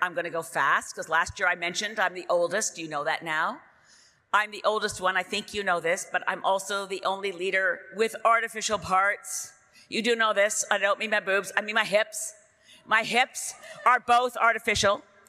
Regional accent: British Columbia, Canada; I stand as a British Columbian Member of Parliament from Coast Salish Territory, Haishka.

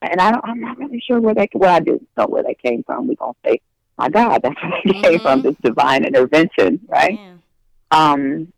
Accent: Colorado, United States; So growing up in Colorado, not a lot of performing arts school options at that time.

